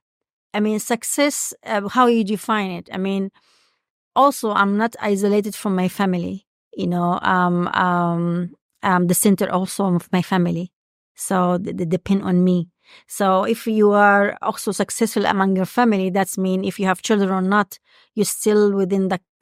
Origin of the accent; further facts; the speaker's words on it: Saudi Arabia; when she found out I'm from Saudi Arabia and I'm a goodwill ambassador, I'm doing biotechnology, she was very taken